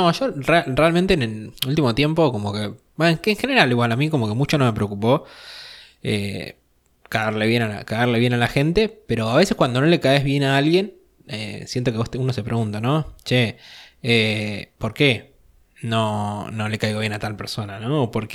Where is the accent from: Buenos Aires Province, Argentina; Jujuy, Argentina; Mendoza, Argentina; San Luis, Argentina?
Buenos Aires Province, Argentina; born there; No, yo nací en el conurbano.